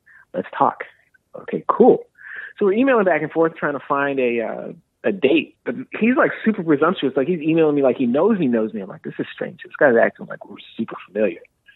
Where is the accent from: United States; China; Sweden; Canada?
Canada; it's a lot of growing up stories about growing up in Canada, but it's also about growing up black. Like for me, it's about growing up black and American in Canada with two halves of your family that don't get along.